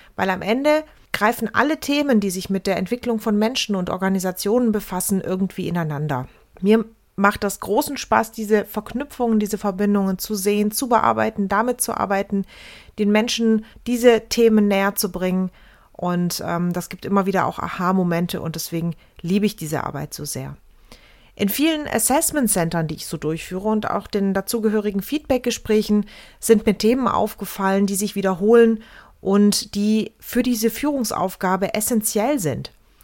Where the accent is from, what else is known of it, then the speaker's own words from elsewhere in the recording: Baden-Württemberg, Germany; born there; accent: Swabian; Ich bin Baujahr 85, ich lebe in Düsseldorf, bin gebürtige Schwäbin, das hört man aber nur mit sehr geübtem Ohr.